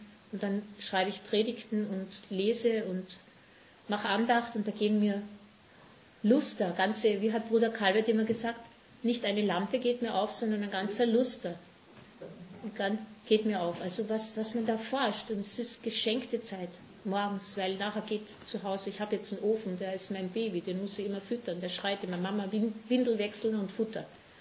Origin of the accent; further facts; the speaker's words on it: Austria; ich weiß nicht, wie man hier sagt, ich bin ja Österreicherin